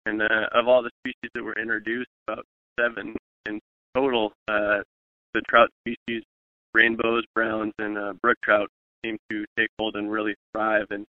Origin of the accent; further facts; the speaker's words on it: Montana, United States; now in Seattle, United States; Well, I grew up in Montana. My family was a fly fishing family, and got started with that fairly early.